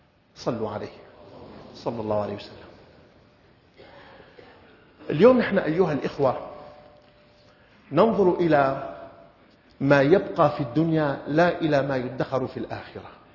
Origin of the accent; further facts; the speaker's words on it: Syria; accent: Levantine (Shami); فانطلق مثل ما نقول نحن بلهجتنا الشامية عن من نوع الأملية